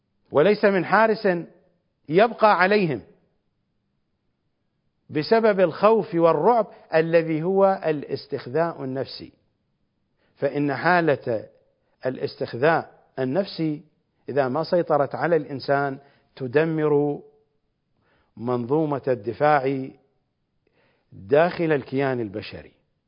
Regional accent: Iraq; accent: Iraqi; بلهجتنا العراقية

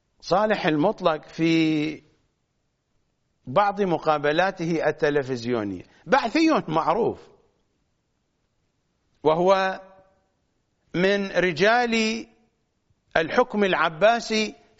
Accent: Iraq; منذ صغرنا ونحن نعيش في العراق ولسنا في العراق

